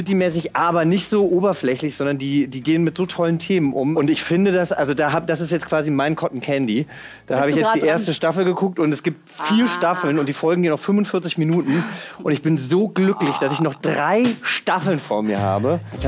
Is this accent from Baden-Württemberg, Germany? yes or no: no; Giessen, Hesse, Germany; Das ist da, wo ich herkomme.